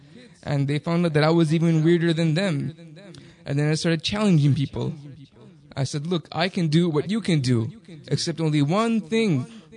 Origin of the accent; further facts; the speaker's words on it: Texas, United States; Teenager, I grew up in Texas. It was very unlikely to find someone like me in a place like that.